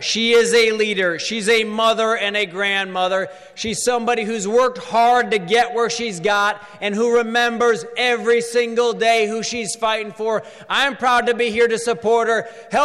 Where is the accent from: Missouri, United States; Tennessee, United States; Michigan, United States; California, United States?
Missouri, United States; I was proud of the fact that he came to announce that plan in my home state of Missouri.